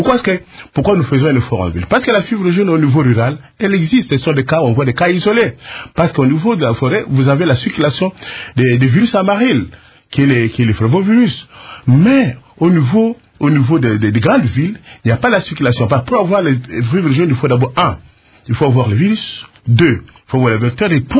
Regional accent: Matadi, Kongo Central, DR Congo; C'est comme chez nous, à Matadi.

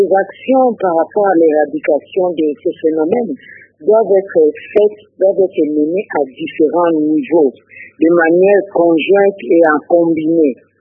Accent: DR Congo; moi par exemple en tant que Congolaise

